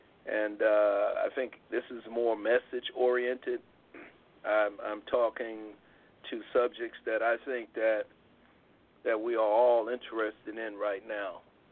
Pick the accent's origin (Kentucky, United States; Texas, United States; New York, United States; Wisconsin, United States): New York, United States; So as I grew up in New York, especially when I went to New York, I had a chance and I was exposed to a lot of different types of music